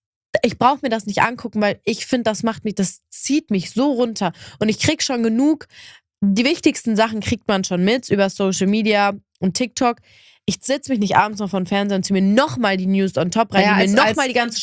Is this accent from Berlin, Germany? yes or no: no; Cologne, North Rhine-Westphalia, Germany; Ich bin ja auch Kölnerin